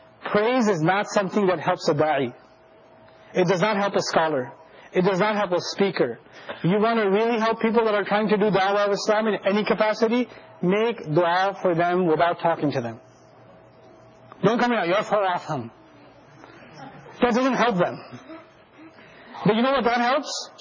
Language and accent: English; India; It isn't, because I'm Indian, I and others are human beings.